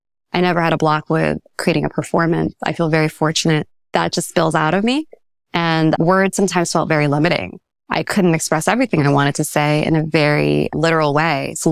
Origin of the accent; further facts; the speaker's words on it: Maryland, United States; I'm about to text my high school art teacher to invite her to a talk I'm giving this weekend in my home state of Maryland.